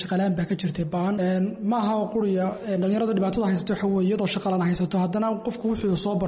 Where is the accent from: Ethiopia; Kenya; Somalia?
Ethiopia; anigu waxaan ka imid wadanka Ethiopia